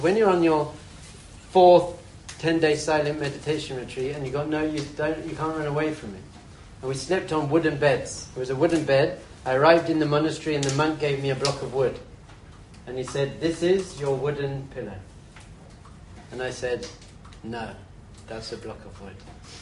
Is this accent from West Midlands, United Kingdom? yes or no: no; London, United Kingdom; So I'm from London.